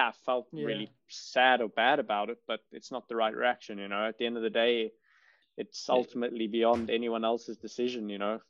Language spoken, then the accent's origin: English; South Africa; maybe that's the cool thing about being South African and being a bit laid back.